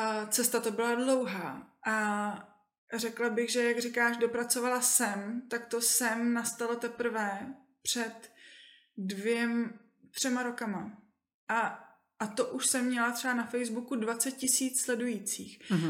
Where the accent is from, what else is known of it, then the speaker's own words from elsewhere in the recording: Hradec Králové Region, Czechia; a jsem z vesničky kousek od Dvora Králové. Máme takový stateček, koně a ovce a slepice a děti a všechno.